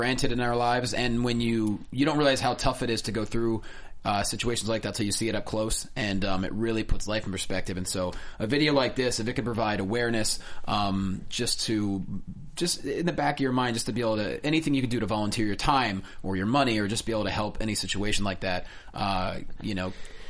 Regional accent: Pennsylvania, United States; the Angel 34 Pediatric Cancer Foundation that started in my hometown in Pennsylvania, but I'm like trying to bring awareness to it on the West Coast.

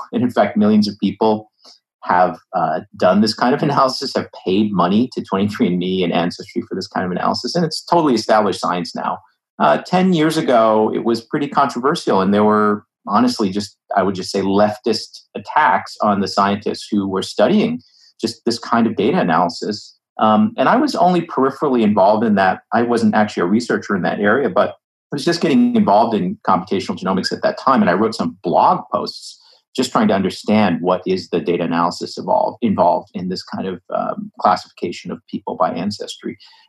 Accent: Ames, Iowa, United States; I grew up in Ames, Iowa, home of Iowa State University, where my dad was an engineering professor, and went off to Caltech.

